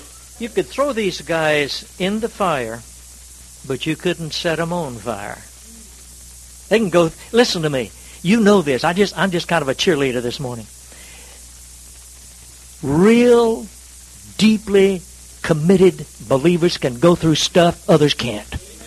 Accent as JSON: {"language": "English", "region": "North Carolina", "country": "United States", "tie": "born or raised there", "said": "Where I grew up in North Carolina, that's a mess."}